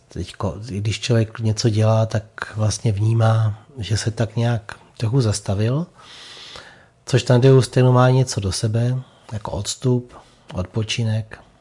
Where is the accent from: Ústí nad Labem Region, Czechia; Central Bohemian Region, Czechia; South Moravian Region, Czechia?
Central Bohemian Region, Czechia; Kladno; Takovým místem by jistě mohl být dům mého dětství v Kladně ve Slánské ulici.